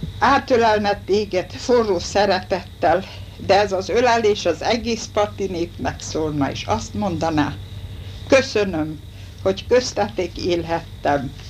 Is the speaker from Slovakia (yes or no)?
no; Budapest, Hungary; born there; én, mint pesti születésű, mindig csodáltam a természet szépségét